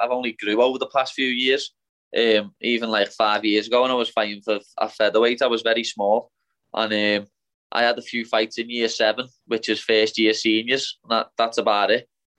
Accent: Liverpool, North West England, United Kingdom; I've fought in my hometown in front of 10,000 people in the packed out Echo Arena.

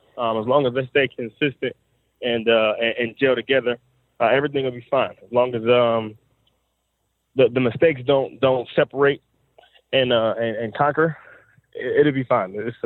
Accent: Akron, Ohio, United States; Grew up in Akron, Ohio.

